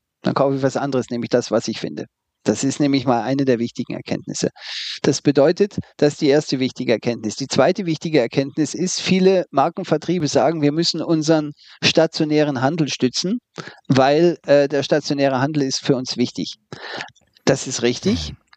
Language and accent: German; Baden-Württemberg, Germany; Ich selber bin Schwabe